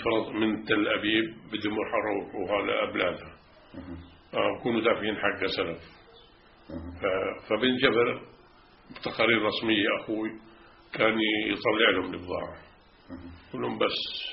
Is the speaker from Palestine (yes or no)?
yes; Palestine; أقول إحنا عنا الفلسطينيين